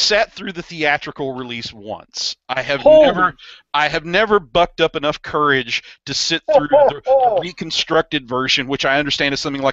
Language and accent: English; the South, United States; I have to admit that as a Southerner, it's really, really, really hard to read what happens at the after war stuff